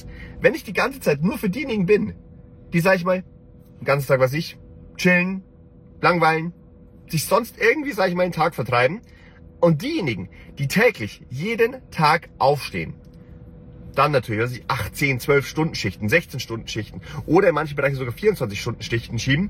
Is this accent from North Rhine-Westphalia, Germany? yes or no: no; Bavaria, Germany; Denn wie gesagt, auch ich als Bayer, bei uns war es immer Tradition